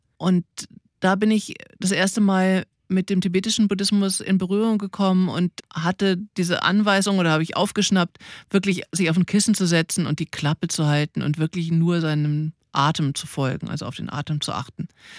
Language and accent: German; Northern Germany, Germany; wie das bei uns in Norddeutschland hieß, der Flunsch.